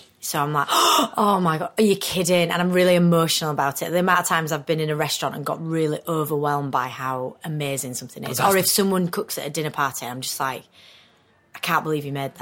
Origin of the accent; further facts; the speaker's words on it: Skelmanthorpe, Yorkshire and the Humber, United Kingdom; I'm from. I'm from Skelmanthorpe.